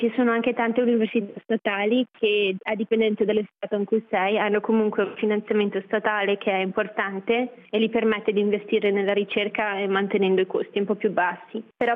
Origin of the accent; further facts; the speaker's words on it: German-speaking Switzerland, Switzerland; visto che sono cresciuta in Svizzera tedesca, probabilmente sarei comunque rimasta in Svizzera tedesca per il momento